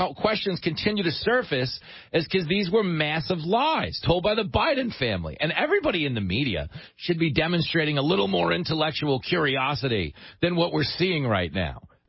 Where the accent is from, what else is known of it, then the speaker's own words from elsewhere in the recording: Levittown, New York, United States; Listen, I grew up at the Roosevelt Raceway. I grew up in Levittown.